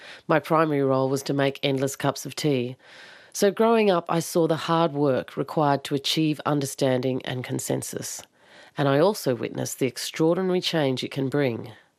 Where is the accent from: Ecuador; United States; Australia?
Australia; I'm no expert. I'm not an elder, politician or lawyer, but I am an Australian.